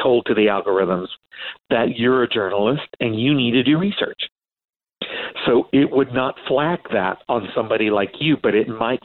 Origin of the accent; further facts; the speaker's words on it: Texas, United States; I was born and raised in Texas